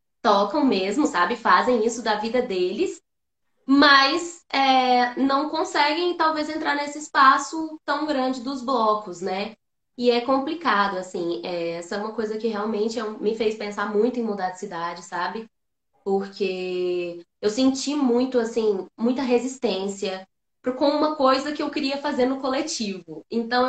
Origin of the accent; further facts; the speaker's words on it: Minas Gerais, Brazil; born there; eu nasci em Minas